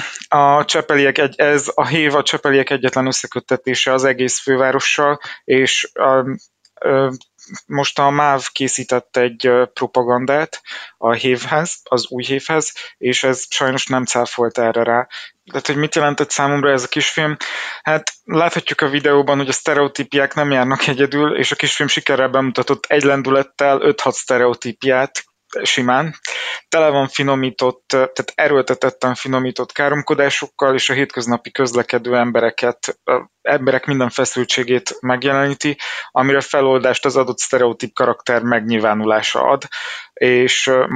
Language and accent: Hungarian; Budapest, Hungary; kiderült, hogy csepeli vagyok